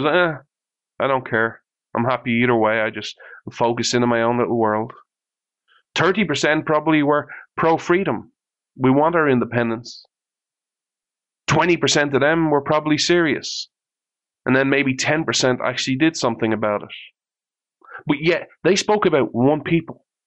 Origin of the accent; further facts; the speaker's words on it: Ireland; I'm just picking Ireland because I'm Irish.